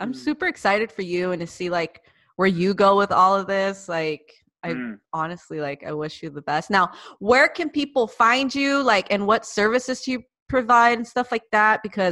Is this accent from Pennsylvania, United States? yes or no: no; Arizona, United States; Yeah, because I'm from Arizona.